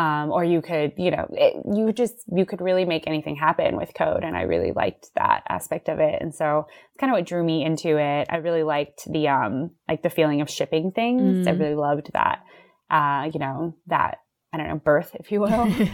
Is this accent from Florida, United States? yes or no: no; California, United States; And so I grew up in the East Bay, like Oakland, Hayward area, but I just didn't know, like I didn't do a lot of exploring in San Francisco when I was younger.